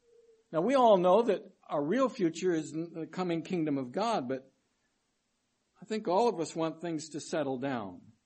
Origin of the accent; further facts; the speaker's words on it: Chicago, Illinois, United States; You know, my hometown is Chicago.